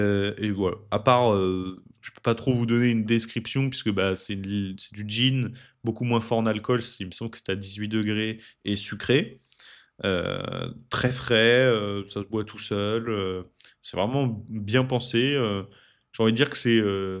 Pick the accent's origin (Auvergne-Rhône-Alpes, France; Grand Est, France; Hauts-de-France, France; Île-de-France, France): Île-de-France, France; Marcoussis; moi, je viens de Marcoussis, j'ai passé toute ma jeunesse, de mes 0 à mes 25 ans à Marcoussis